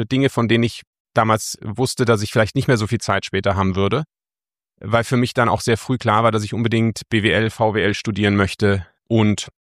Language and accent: German; Munich, Bavaria, Germany; ich bin hier in München aufgewachsen in der Tat